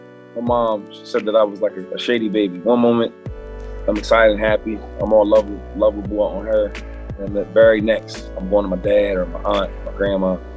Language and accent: English; Harrisburg, Pennsylvania, United States; Well, I'm from Harrisburg, Pennsylvania. It's about an hour from Philadelphia.